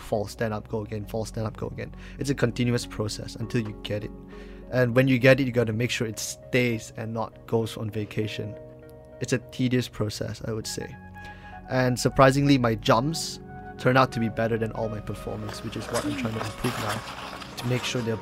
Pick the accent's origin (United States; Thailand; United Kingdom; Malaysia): Malaysia; I'm coming from Malaysia and we don't know much about the sport.